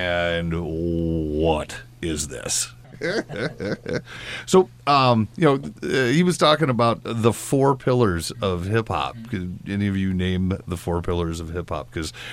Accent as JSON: {"language": "English", "region": "Iowa", "country": "United States", "tie": "born or raised there", "said": "I grew up in Iowa. I didn't know any of this."}